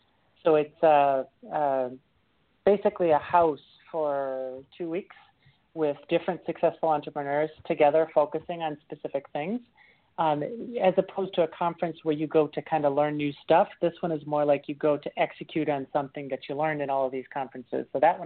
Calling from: Lisbon, Portugal; Lisbon, Portugal right now.

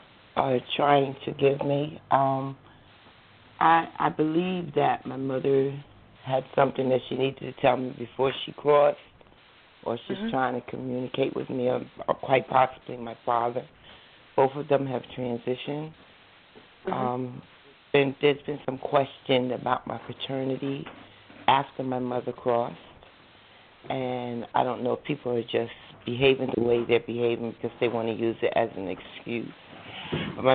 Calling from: New Jersey, United States; I'm calling from New Jersey.

